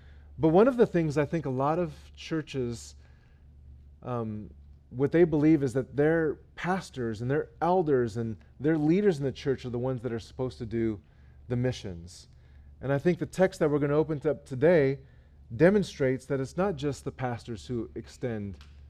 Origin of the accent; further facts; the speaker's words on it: Los Angeles, California, United States; I'm from East LA, so this is quite a change for me.